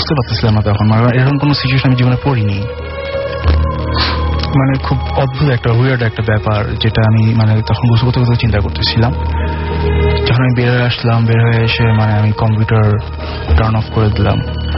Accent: Dhaka, Dhaka Division, Bangladesh; আমি আজিমপুর থেকে আসছি

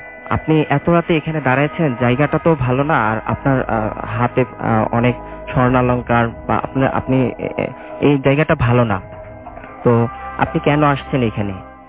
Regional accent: Trishal, Mymensingh Division, Bangladesh; আমার ঘটনাটা আমার গ্রামের বাড়ি ময়মনসিং ত্রিশালে।

